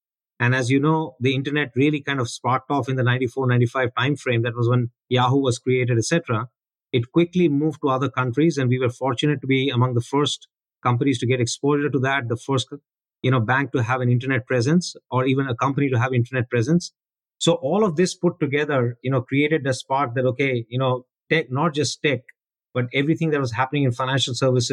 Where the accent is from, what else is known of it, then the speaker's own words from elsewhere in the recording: India; growing up in India, you know, fighting the battles there